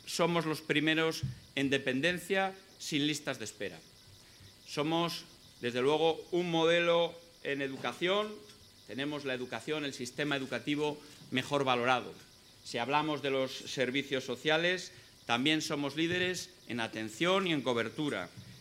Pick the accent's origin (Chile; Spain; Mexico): Spain; Castile and León; es un placer venir a Madrid para hablar de mi tierra, que es hablar de España, porque cuando hablamos de Castilla y León